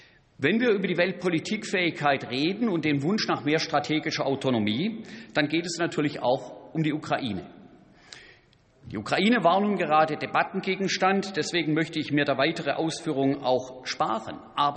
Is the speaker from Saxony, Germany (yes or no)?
no; Pforzheim, Baden-Württemberg, Germany; Auch in meiner Heimatstadt, in Pforzheim, eine Stadt mit sehr hohem Migrationshintergrund, debattiert man und streitet man leidenschaftlich über und für die europäischen Themen.